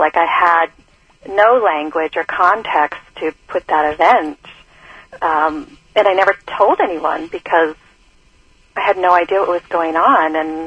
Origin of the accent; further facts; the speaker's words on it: Seattle, Washington, United States; Yes, I grew up in Seattle, unfortunately, in a very dysfunctional household.